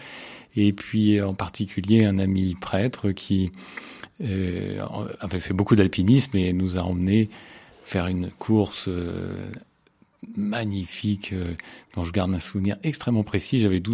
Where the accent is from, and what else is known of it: Paris, Île-de-France, France; born there